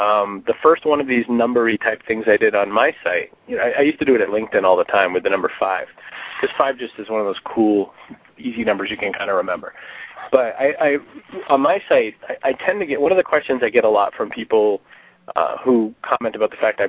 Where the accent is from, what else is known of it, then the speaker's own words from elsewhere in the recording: Maine, United States; I mean, I was from Maine originally, so, I mean, they measure only in feet up there.